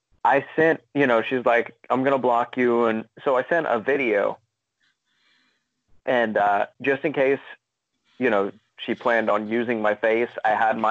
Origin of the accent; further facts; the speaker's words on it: Georgia, United States; But I was like, all right, you know, I'm from Georgia.